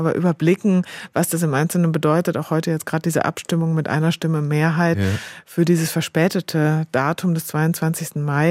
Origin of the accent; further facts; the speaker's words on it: North Rhine-Westphalia, Germany; ich bin eben nicht aufgewachsen in Münster, sondern im Münsterland und in sehr ländlichen Verhältnissen.